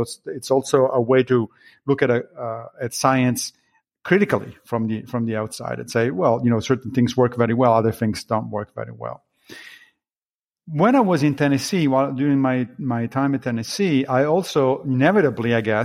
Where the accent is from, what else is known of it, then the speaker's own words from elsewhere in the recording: Italy; I grew up in Italy. And in Italy, you had to take 3 years of philosophy in high school.